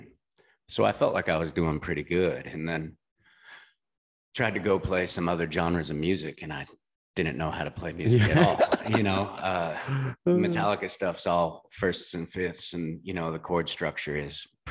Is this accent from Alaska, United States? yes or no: yes; Alaska, United States; Yeah, I was in Nashville for years before that, and but I grew up in Alaska, you know, so snow and cold, I'm just over it all.